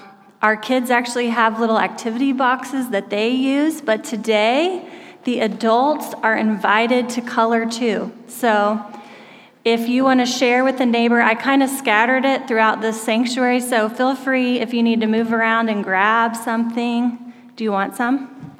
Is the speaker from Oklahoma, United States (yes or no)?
yes; Oklahoma, United States; one of the things that is just a part of growing up in Oklahoma is that you are living in the heart of Tornado Alley.